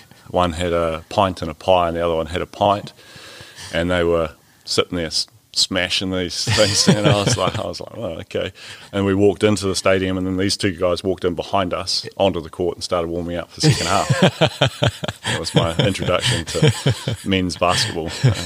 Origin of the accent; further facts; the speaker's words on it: Reefton, West Coast, New Zealand; Yeah, well, Mum and Dad still live in Reefton.